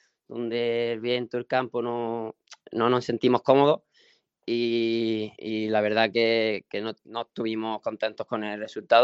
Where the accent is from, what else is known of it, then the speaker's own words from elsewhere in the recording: Córdoba, Andalusia, Spain; soy de aquí, de Córdoba capital, y me he criado, vamos, en la cantera del Córdoba